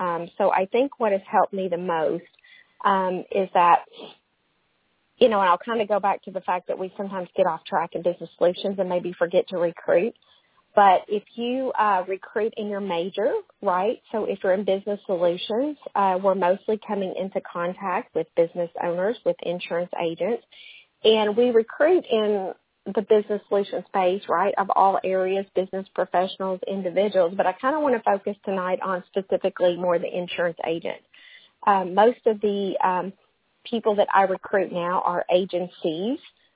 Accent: Kentucky, United States; we were living out in Texas where we had family but not as many resources since I'm from Kentucky.

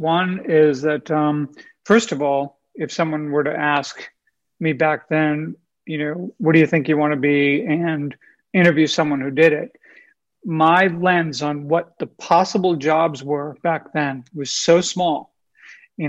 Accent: Boston, Massachusetts, United States; also born or lived in Florida / Colorado; since growing up in Boston, when I was in my 20s, I went to college in Florida, lived there for a long time. I had a second place in Colorado, lived there. Now I live in Southern California.

